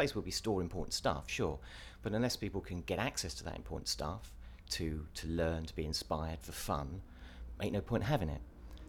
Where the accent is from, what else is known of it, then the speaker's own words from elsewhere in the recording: Stevenage, East of England, United Kingdom; also born or lived in Bristol / North Devon; I grew up in Hertfordshire. I grew up in a little town called Stevenage, just north of London. So that's where I grew up